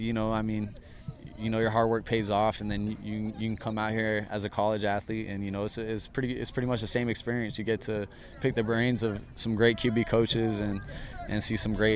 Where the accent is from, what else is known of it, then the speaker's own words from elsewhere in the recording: Hawaii, United States; I'm from Hawaii. He's from Hawaii.